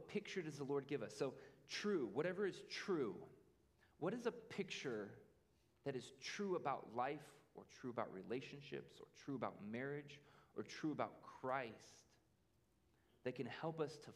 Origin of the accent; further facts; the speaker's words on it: Idaho, United States; also born or lived in Oregon; I was born in Oregon, and I grew up in Idaho.